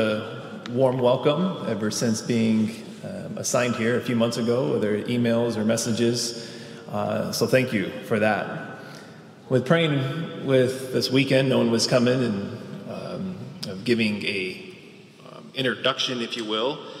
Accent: Elwood, Illinois, United States; I'm from Elwood, Illinois, born and raised in Elwood, Illinois, so a couple towns west, depending on how you count, right?

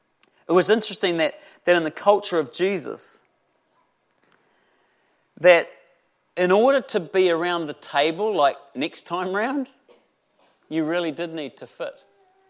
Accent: New Zealand; because I'm a Kiwi

